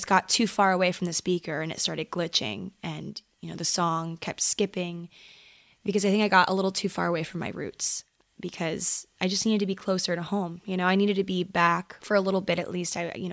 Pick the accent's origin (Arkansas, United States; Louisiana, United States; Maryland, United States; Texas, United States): Maryland, United States; So I grew up in Maryland. I've been here my whole life, aside from, you know, the places I've chosen in college and beyond. Before college, I'd never really left Maryland aside from like a handful of trips